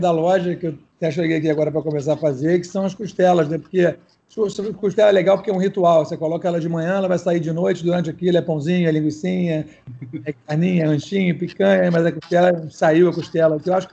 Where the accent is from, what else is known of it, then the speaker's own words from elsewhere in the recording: Niterói, Rio de Janeiro, Brazil; now in Rio de Janeiro, Brazil; E eu sou de Niterói, né? E quando eu vim morar no Rio, há uns 10 anos, falei, cara, 11 agora